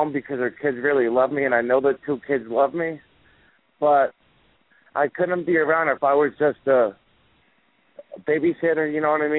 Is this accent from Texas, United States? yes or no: no; New Jersey, United States; I'm from New Jersey.